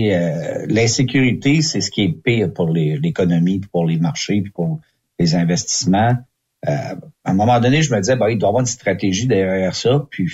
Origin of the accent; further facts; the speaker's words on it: Montmagny, Quebec, Canada; now in Montreal region, Canada; Non, moi je suis Canadien. J'étais, étant originaire de la région de Montmagny